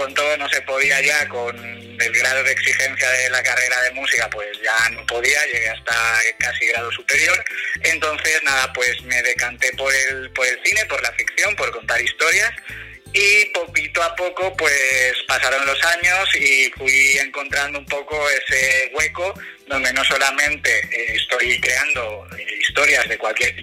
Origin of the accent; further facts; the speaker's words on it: Valencia, Valencian Community, Spain; Bueno, pues como tú has dicho, soy de Valencia